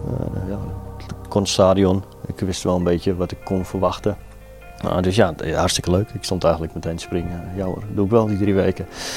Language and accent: Dutch; Amsterdam, North Holland, Netherlands; ik ben Amsterdammer, dus ik ben een geboren Ajaxiet.